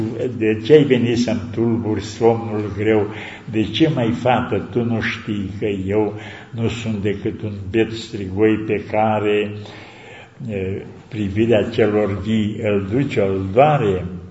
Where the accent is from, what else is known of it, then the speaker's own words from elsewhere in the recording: Moldavia, Romania; eu sunt din Moldova, el e de aici, din Apuseni